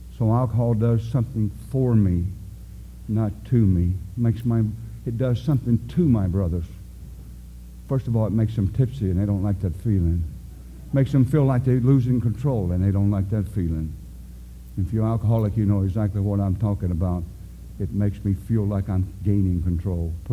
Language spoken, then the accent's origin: English; North Carolina, United States; And I am from North Carolina and made some of the greatest white whiskey in the world.